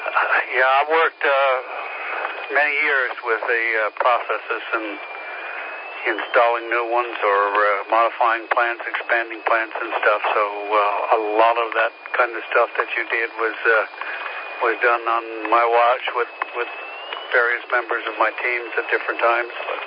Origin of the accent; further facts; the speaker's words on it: Nova Scotia, Canada; now in Greenville, United States; I am originally from the east coast of Canada, Nova Scotia, Victor Echo 1 territory. In fact, I still maintain a station at my family home